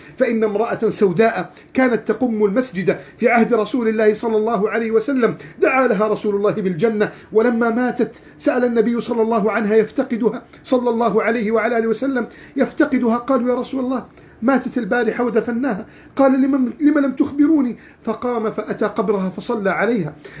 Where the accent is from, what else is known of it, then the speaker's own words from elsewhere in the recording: Egypt; نحن الآن في بلدنا مصر